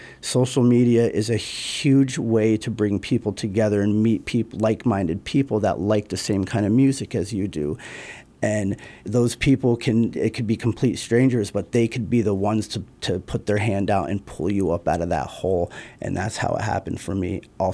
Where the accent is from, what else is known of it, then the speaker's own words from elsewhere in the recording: Bloomsburg, Pennsylvania, United States; I'm originally from Bloomsburg, Pennsylvania, and we had a pretty neat local scene there of just rock music and new metal.